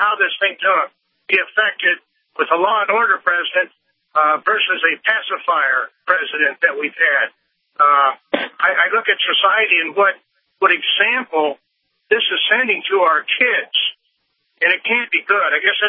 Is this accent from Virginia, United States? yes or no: no; Sioux Falls, South Dakota, United States; My question is, I'm from Sioux Falls.